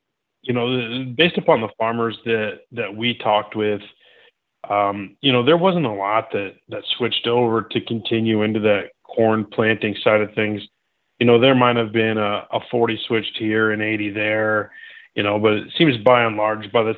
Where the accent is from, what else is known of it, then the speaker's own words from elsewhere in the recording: Iowa, United States; You know, I'm from Northwest Iowa.